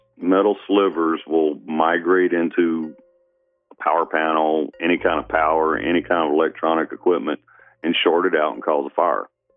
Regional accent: Louisiana, United States; I'm originally from Louisiana. I'm a Louisiana boy.

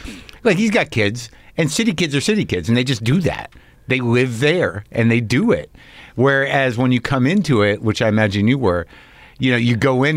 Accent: New Mexico, United States; And but I grew up in New Mexico, but I always had a relationship with Jersey.

